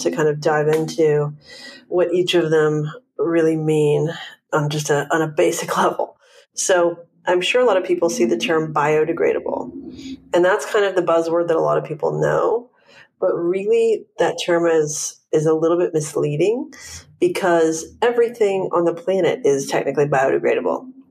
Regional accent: Vancouver, British Columbia, Canada; now in Los Angeles, United States; I'm from Vancouver, Canada, but I've been in LA but more than 12 years now.

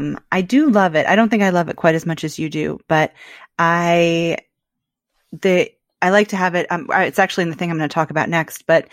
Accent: Portland, Oregon, United States; Basically, growing up in Portland, there's this product called Toby's Tofu Pate or Toby's Tofu Spread.

